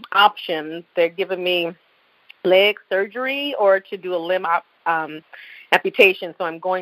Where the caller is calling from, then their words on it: Buffalo, New York, United States; I was calling you from Buffalo, New York again